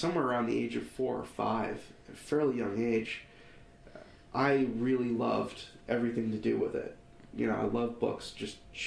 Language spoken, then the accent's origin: English; Grenada; Growing up in Grenada, there's still some of that going around, but not as much.